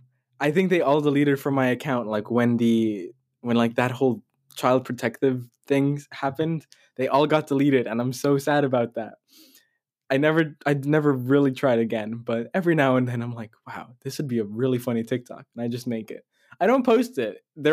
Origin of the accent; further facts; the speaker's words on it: California, United States; I'm from California. That's how I speak.